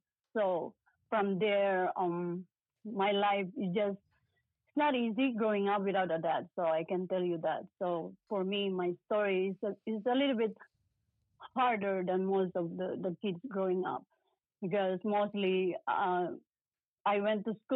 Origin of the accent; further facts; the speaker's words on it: Philippines; I'm born and raised in the Philippines. I grew up and my mom raised me by a single mom. And I live in the farm and we do all the farming and everything.